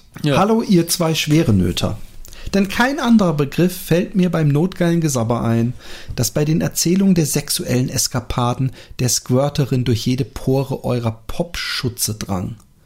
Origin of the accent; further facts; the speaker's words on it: Cologne, North Rhine-Westphalia, Germany; Ich war Single und fast jedes Wochenende in meiner Heimatstadt Köln auf Achse.